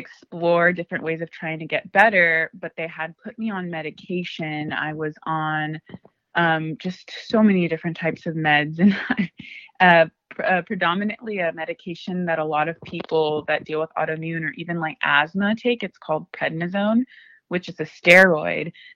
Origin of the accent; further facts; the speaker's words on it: California, United States; I'm from Ventura County.